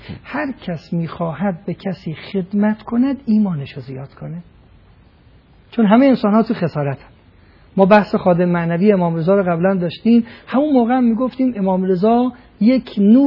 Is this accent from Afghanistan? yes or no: no; Mashhad, Razavi Khorasan, Iran; که ما مشهدی هستیم،